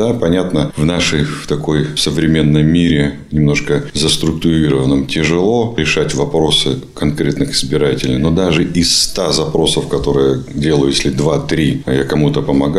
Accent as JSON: {"language": "Russian", "town": "Perm", "region": "Perm Krai", "country": "Russia", "tie": "born or raised there", "said": "Я сам пермяк, я родился здесь"}